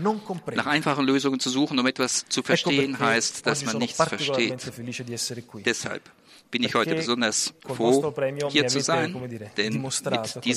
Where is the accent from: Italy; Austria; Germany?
Italy; ich bin als Italiener stolz darauf, erzählen zu können